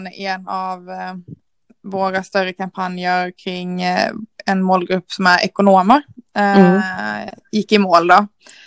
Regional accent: Sweden; accent: mix of Scanian, Smålandic and Gothenburg; also born or lived in Växjö; now in Gothenburg, Sweden; Så min dialekt är lite blandad mellan skånska, småländska och våra Göteborgs vibbar nu då. Men jag tror inte de har lyckats skina igenom riktigt. men jag bor i Göteborg sedan ungefär 6 år tillbaka i tiden.

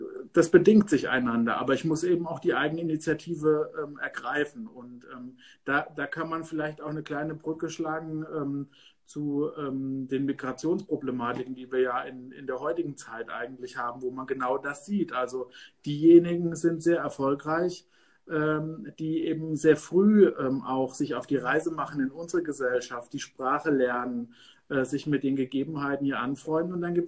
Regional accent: Hesse, Germany; Ich bin jetzt seit 5, 6 Jahren in Hasloch. Das ist schon eine sehr lange Zeit. Und natürlich ist meine hessische Heimat, aus der ich ursprünglich komme, auch meine Heimat.

